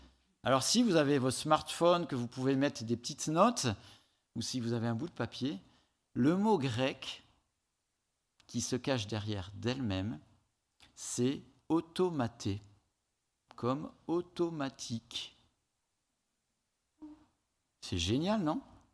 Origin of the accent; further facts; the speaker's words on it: Southwest France, France; Je viens du Sud-Ouest et j'ai été baigné dans le rugby.